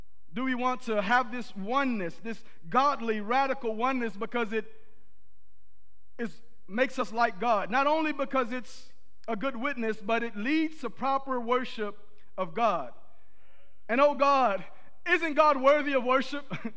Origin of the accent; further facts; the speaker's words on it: Texas, United States; also born or lived in Kazakhstan / Utah; I told him how my wife and I, we're both from Texas, and we've lived in many different places. We lived in Kazakhstan. We lived in Utah. And we were moving to California